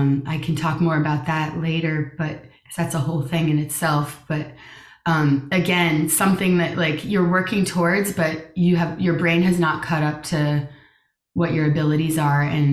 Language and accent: English; New Jersey, United States; I grew up in New Jersey with the Denoga School.